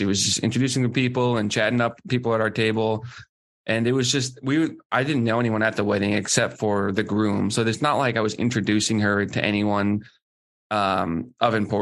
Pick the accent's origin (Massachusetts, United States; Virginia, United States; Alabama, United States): Massachusetts, United States; Boston; And for the Bruins specifically, my hometown team, it means nothing if you don't win the cup.